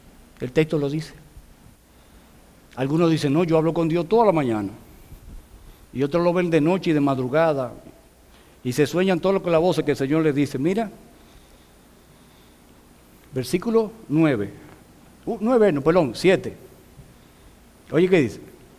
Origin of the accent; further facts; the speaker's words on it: Nagua, María Trinidad Sánchez, Dominican Republic; Hace como un mes, en Nagua, mi pueblo